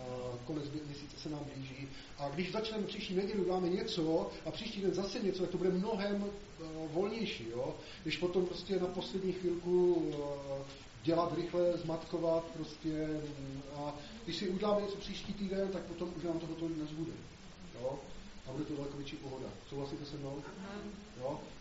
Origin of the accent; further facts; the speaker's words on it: Šumperk, Olomouc Region, Czechia; já jsem ze Šumperka